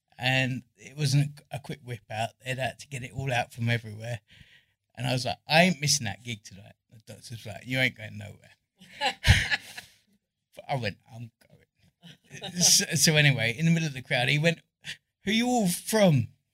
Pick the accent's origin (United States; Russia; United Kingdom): United Kingdom; London; I'm from London.